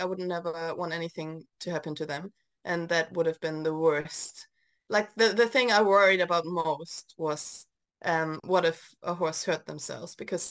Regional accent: Germany; English is a second language; now in Cromwell, New Zealand; I'm originally from Germany and I've been living in Cromwell in New Zealand for the past 8.5 years.

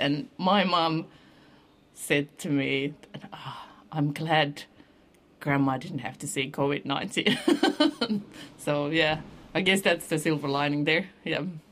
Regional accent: Helsinki, Uusimaa, Finland; now in New Zealand; I'm from Helsinki, so born and bred city girl.

